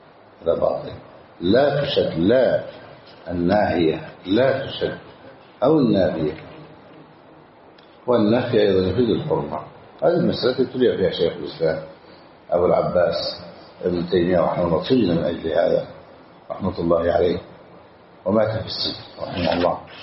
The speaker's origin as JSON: {"language": "Arabic", "country": "Egypt"}